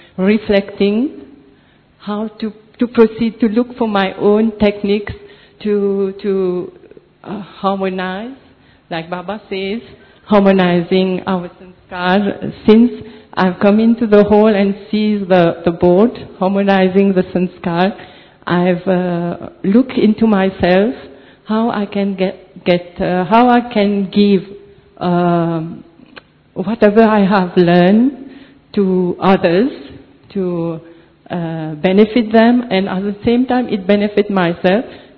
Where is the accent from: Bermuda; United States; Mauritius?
Mauritius; from Mauritius.